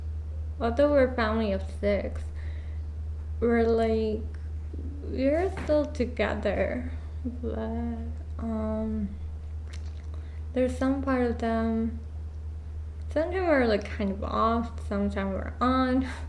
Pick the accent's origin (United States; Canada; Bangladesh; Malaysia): Bangladesh; I'm from Bangladesh, but I was born here. So I actually like lived here for such a long time, but actually I went to Bangladesh when I was younger, and I have a lot of relatives